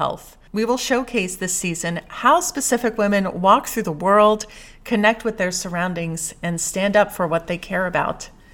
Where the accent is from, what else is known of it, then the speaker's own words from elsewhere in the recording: Cape Cod, Massachusetts, United States; It's something I did not grow up doing since I am from Cape Cod, and apple orchards for sure are not something that you find in great mass.